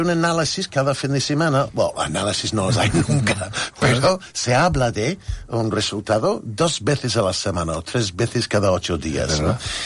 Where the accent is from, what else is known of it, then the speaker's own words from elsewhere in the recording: United Kingdom; del barrio de donde soy yo, Santi, que eran mucha gente de la fábrica, de las minas, los nietos de la revolución industrial del Reino Unido